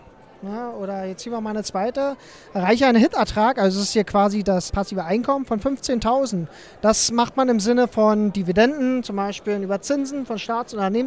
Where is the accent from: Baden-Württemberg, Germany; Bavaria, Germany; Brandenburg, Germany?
Brandenburg, Germany; Cottbus; ich komme aus Cottbus, bin 32 Jahre alt